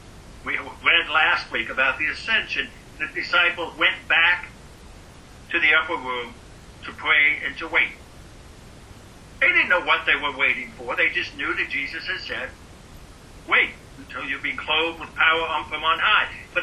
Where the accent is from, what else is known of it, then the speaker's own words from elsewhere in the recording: Indiana, United States; I several times thought back to my Memorial Days growing up in Indiana.